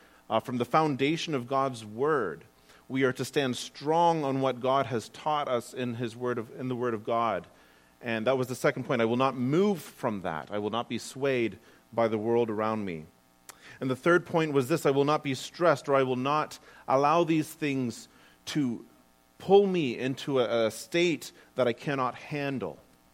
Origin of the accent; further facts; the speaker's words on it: Kitchener, Ontario, Canada; I am hailing from Kitchener, Waterloo, Elmira, Hawkesville area, for those of you who are familiar with that area.